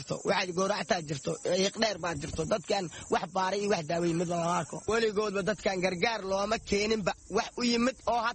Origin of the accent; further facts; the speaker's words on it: Bariiri, Lower Shabelle, Somalia; Waxaan ka soo barakacay gobolka Shabeellaha Hoose, gaar ahaan magaalada Bariiri.